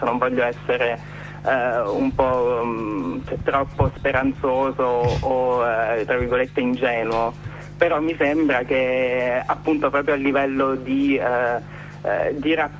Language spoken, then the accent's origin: Italian; Abruzzo, Italy; now in Florence, Italy; sono gay, ho 27 anni, sono abruzzese di origine, vengo da un posto veramente alla fine del mondo, vivo però in questo, almeno per il momento, a Firenze, dove ho studiato filosofia